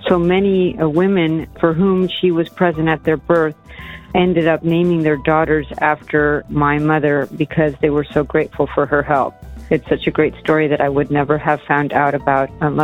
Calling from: San Diego, California, United States; I'm calling from San Diego, California.

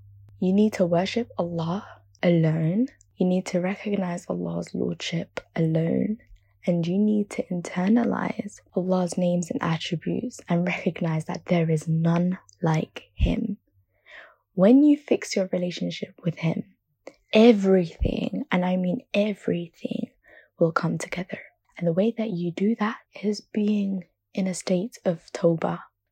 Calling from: London, United Kingdom; I am calling from London, UK.

